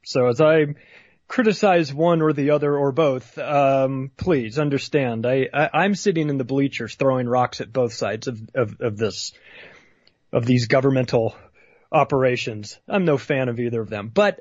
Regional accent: California, United States; I'm a Californian. I grew up in California, lived there for 35 years. It is my home. I don't live there any longer, but I still have a deep attachment to it.

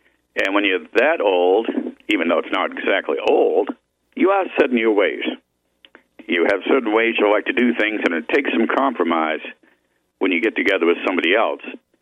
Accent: Massachusetts, United States; accent: Boston; I was growing up in Massachusetts. Some of you might detect that Boston accent that creeps through just a little bit every now and then.

